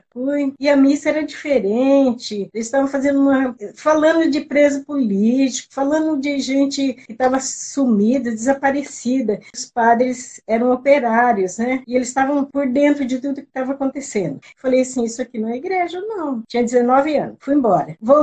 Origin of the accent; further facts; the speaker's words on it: Tupã, São Paulo, Brazil; eu sou também do interior, da Alta Paulista, uma cidade chamada Tupã. A gente morava na periferia da periferia da periferia.